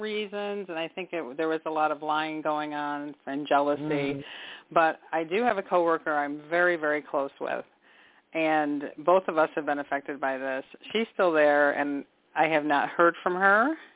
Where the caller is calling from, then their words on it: Michigan, United States; I'm calling from Michigan.